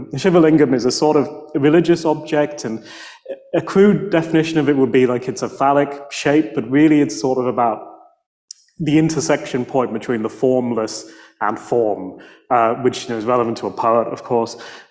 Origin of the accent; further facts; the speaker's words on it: Leeds, Yorkshire and the Humber, United Kingdom; moved away as an adult; now in United States; I grew up in Leeds, so in West Yorkshire.